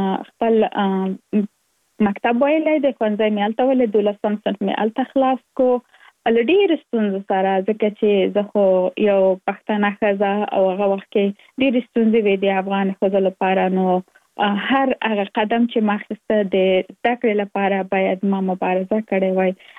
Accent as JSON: {"language": "Pashto", "region": "Kabul", "country": "Afghanistan", "tie": "born or raised there", "lives_now": "United States", "said": "زه اف کورس د افغانستان یم، په افغانستان کې زیږیدلې، کومریسته کې مې په افغانستان په کابل کې تر سره کړې دي او وروسته لاغه لکه مونږ ټول چې یو مسافر شوم په امریکا کې اوس په ورجینیا ایالت کې ژوند کوم."}